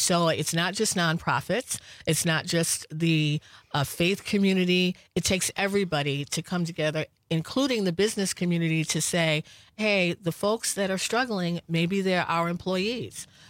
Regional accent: New York City, New York, United States; I grew up in New York City.

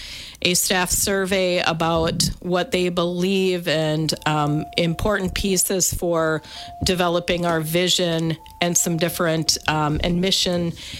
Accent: Richland Center, Wisconsin, United States; Yep. I'm from Richland Center.

